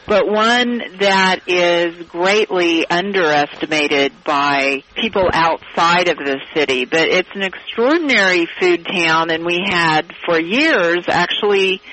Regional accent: Lafayette, Indiana, United States; Well, I grew up in Lafayette, which is just about...

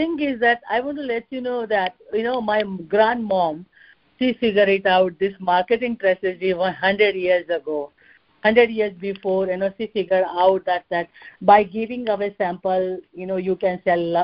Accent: Gujarat, India; I was born and raised in Gujarat, a state in Western India. The state with 60 million people.

